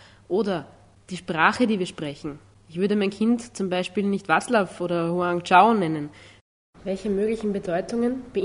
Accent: Gloggnitz, Lower Austria, Austria; Also ich komme ja vom Land aus Glocknitz und ich würde schon sagen, immer noch, dass Glocknitz auch meine Heimat ist, da ich auch jedes Wochenende heimfahre.

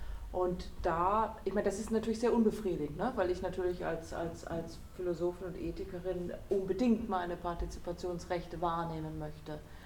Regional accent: Germany; also born or lived in Switzerland; Ich habe als Deutsche in der Schweiz gelebt und hatte dort gar keine partizipatorischen Rechte, obwohl ich dort voll gearbeitet habe und voll Steuern gezahlt habe.

